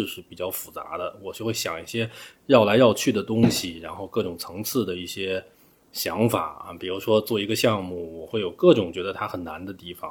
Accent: Beijing, China; now in Shanghai, China; 然后生活在上海，但我是个北京人

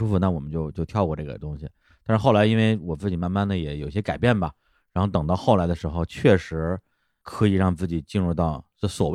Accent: Beijing, China; 因为我小时候生活在北京的这个农村嘛，那时候村里真有那种跳大神的。

